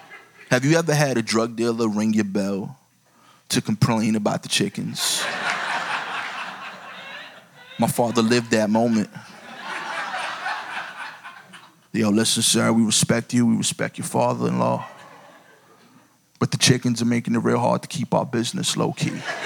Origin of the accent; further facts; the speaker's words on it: Brooklyn, New York, United States; Now, I'm from Brooklyn, as I said. I don't know much about farming.